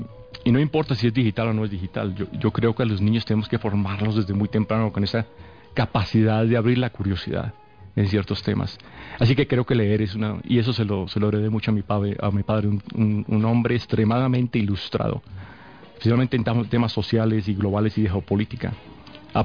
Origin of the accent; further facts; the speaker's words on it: Bogotá, Colombia; born there; Yo nací realmente en Bogotá